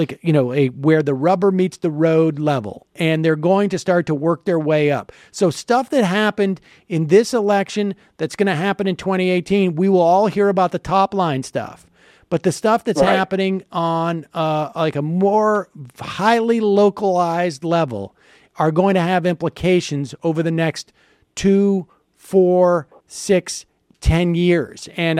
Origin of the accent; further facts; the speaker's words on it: Worcester, Massachusetts, United States; Worcester, Massachusetts, my hometown